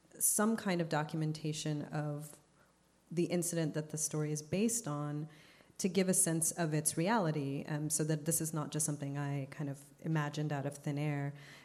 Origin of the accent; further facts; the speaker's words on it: Zambia; I'm from Zambia, so I also write stories that are set in my home country